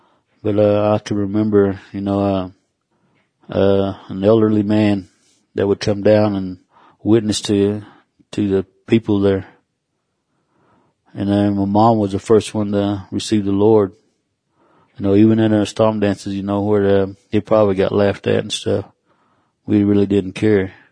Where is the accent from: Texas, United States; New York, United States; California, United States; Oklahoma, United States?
Oklahoma, United States; Chewy; I'm Cherokee from Chewy, Oklahoma. Seem like I come from a proud people. We're under 200 to 300,000 tribal members. And we were moved from North Carolina, Alabama way.